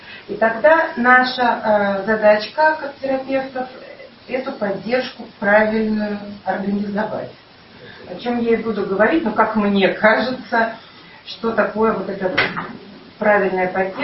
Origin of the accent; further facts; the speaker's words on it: Odesa, Odesa Oblast, Ukraine; я приехала из Одессы.